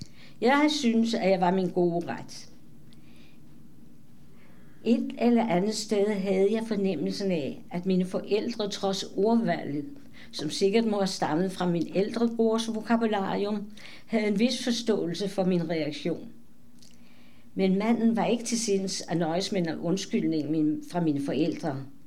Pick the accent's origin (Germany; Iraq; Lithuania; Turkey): Germany; Darmstadt, Hesse; Danish is a second language; now in Denmark; Jeg er født i Darmstadt, en mindre by syd for Frankfurt am Main. Der levede jeg med mine forældre